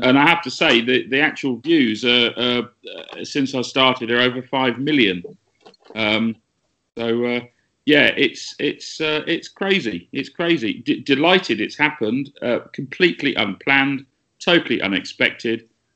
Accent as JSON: {"language": "English", "region": "East Midlands", "country": "United Kingdom", "tie": "born or raised there", "also_born_or_lived": "Norwich", "lives_now": "London, United Kingdom", "said": "So I was born and brought up in Leicestershire into a cricket family. So it's kind of in the blood. Played for a club called Great Glen in South Leicestershire, beautiful part of the world."}